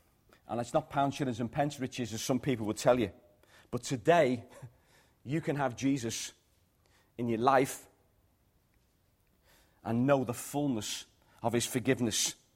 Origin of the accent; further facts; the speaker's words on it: England, United Kingdom; born there; And I was born in England, yeah.